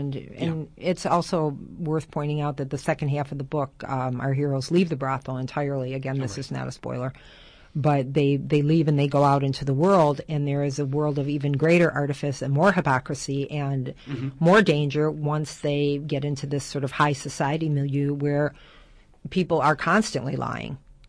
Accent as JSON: {"language": "English", "town": "Detroit", "region": "Michigan", "country": "United States", "said": "we are wanting to premiere in Detroit because that is where I am from, that is where I live."}